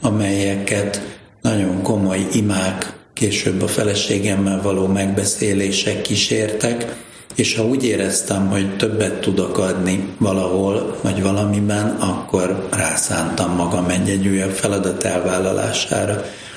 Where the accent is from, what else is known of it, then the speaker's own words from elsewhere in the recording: Budapest, Hungary; born there; Egy budapesti keresztény középosztály családba születtem, ahogy ez sokakkal megtörtént